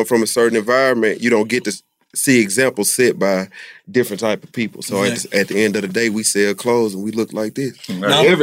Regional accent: Mobile, Alabama, United States; So, we're from Mobile, Alabama.

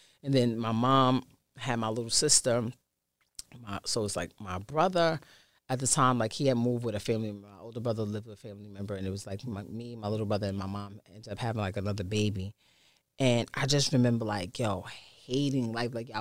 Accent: Queens, New York, United States; also born or lived in Bronx; I grew up here in Queens for, like, my whole high school up until I was probably, like, right before I met … And I moved back to the Bronx

